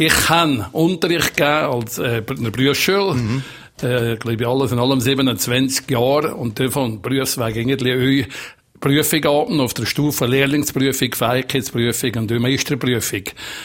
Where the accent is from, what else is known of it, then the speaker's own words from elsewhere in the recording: Obergesteln, Valais, Switzerland; Nein, den Bezug zu Obergestler habe ich nie verloren. Wir sagen, schitte noch hier, du bist zu Gummi. Ich habe meinen Dialekt behalten